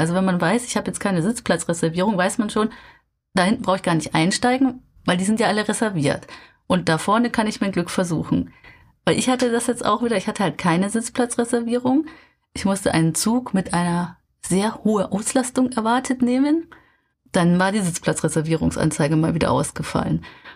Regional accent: Germany; also born or lived in Japan; Je länger man natürlich in einem Land wohnt, desto mehr findet man vielleicht auch als Deutscher, über das man sich gerne aufregt.

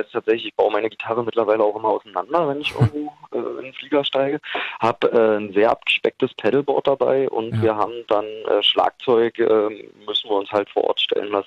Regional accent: Berlin, Germany; born there; Naja, ich bin hier geboren. Ich habe da die Liebe für Berlin eh im Herzen.

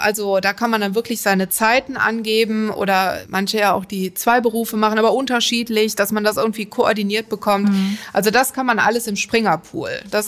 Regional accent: Bonn, North Rhine-Westphalia, Germany; ich komme ja aus Bonn

